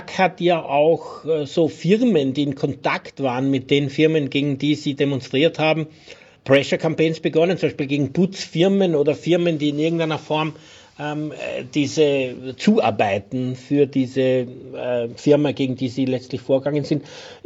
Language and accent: German; Austria; bei uns in Österreich